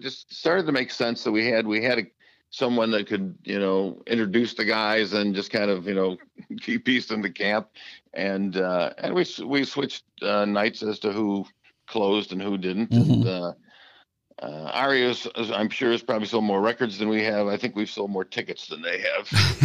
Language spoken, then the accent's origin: English; Chicago, Illinois, United States; grew up not far from where I grew up on the South Side. He grew up in Oak Lawn, but I was a Chicagoan